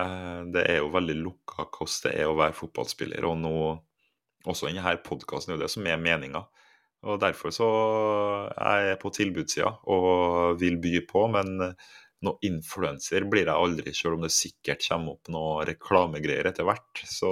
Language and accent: Norwegian; Halset, Trøndelag, Norway; Så hvis alle på Halset der jeg vokste opp hadde spilt noen annen, så hadde jeg gjort det.